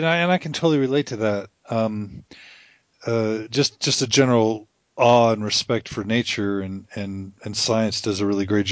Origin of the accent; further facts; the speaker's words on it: Texas, United States; I grew up in Texas in the 80s